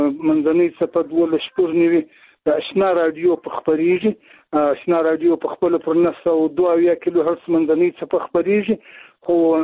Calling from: Shajoy, Zabul, Afghanistan; د زابل ولایت شاجیل ولسوالۍ سره په اړیکه کیم

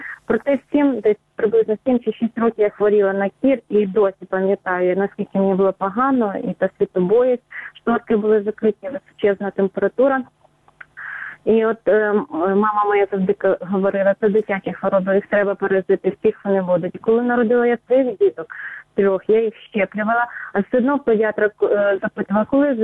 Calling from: Rivne, Rivne Oblast, Ukraine; я з міста Рівна. 78-го року народження, тобто я дитина Радянського Союзу

